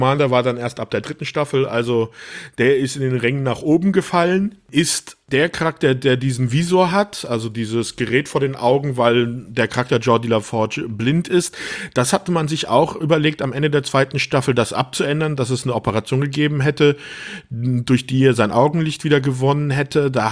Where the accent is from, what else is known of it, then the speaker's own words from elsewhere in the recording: Rhineland-Palatinate, Germany; Ja, ich bin ja auch in der Pfalz groß geworden.